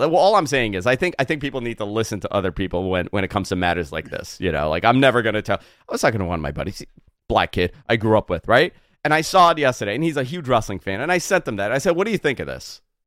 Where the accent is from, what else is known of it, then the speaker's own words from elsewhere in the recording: Queens, New York, United States; but I grew up in Queens where all my friends were from everywhere. You know, very, very diverse.